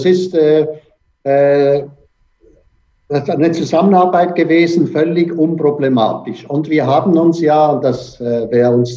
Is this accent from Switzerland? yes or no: yes; Switzerland; Ich bin ja auch Schweizer.